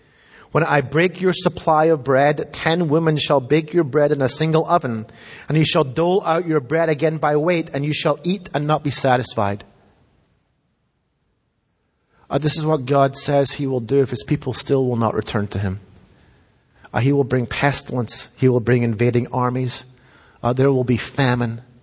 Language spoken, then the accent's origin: English; Scotland, United Kingdom; I grew up in Scotland, for those of you who don't know.